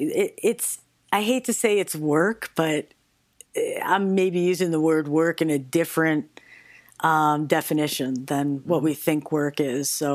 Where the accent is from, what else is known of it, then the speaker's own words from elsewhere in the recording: New York, United States; And I mean, I'm from New York, man.